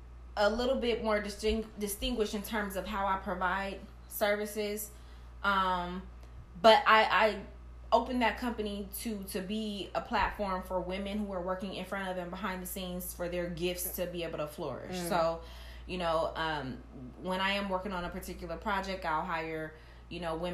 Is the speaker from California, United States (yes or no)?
yes; Vallejo, California, United States; now in Los Angeles, United States; Okay, I'm from the Bay Area, San Francisco, Vallejo. I've been here in Los Angeles for about 8 years now.